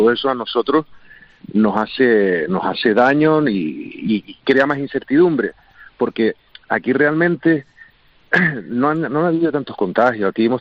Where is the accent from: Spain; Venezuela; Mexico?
Spain; No solo somos los claro, españoles los que estamos mal.